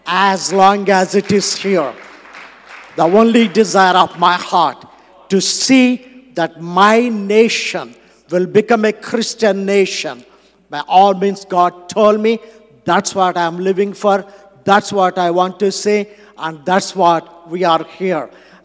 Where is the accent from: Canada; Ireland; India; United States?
India; My wife put timer for me because I'm an Indian. Because we say in India, You have the watch, we have the time.